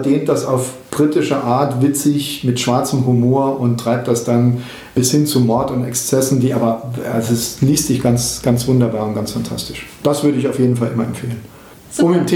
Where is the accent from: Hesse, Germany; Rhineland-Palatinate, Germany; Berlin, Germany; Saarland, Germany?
Saarland, Germany; Saarland ist meine Heimat. Das ist, ja, also ich bin brutalstmöglicher Saarländer. Ich bin durch und durch Saarländer und liebe es hier zu leben, liebe die Art, wie wir leben.